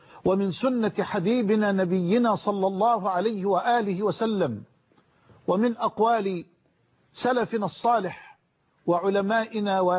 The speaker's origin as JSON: {"language": "Arabic", "country": "Egypt", "said": "بلدنا مصر"}